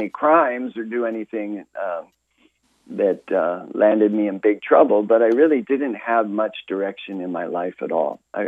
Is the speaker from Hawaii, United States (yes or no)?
yes; Kailua, Hawaii, United States; also born or lived in Kaneohe; I was born and raised in Hawaii, born in Queens Hospital, as are so many, and I grew up on the windward side of Oahu.